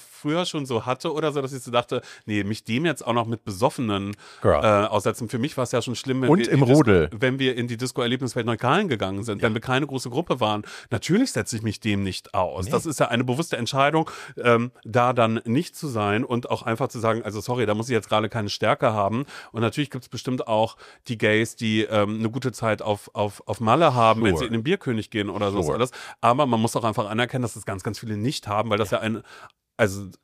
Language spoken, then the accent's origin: German; Demmin, Mecklenburg-Vorpommern, Germany; in Demmin, da in der Nähe, da wo ich groß geworden bin